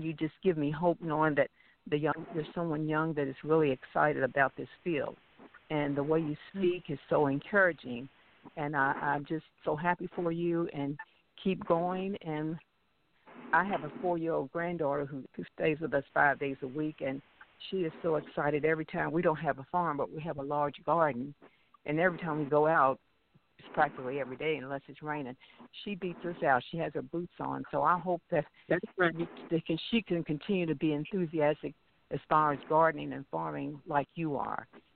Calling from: Louisville, Kentucky, United States; from Louisville.

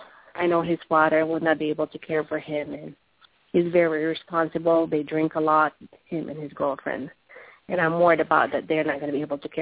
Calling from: Albuquerque, New Mexico, United States; from Albuquerque, New Mexico.

